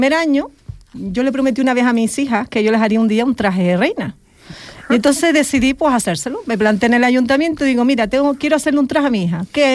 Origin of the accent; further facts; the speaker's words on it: Puerto del Rosario, Canary Islands, Spain; yo nací en Puerto, aquí en Puerto de Rosario, y me crié en las escuevas.